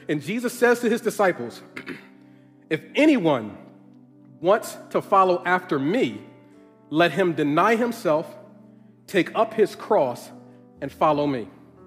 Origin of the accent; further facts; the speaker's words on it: Northeast, United States; I'm from the Northeast, and so I'm thinking that he's going to say New York.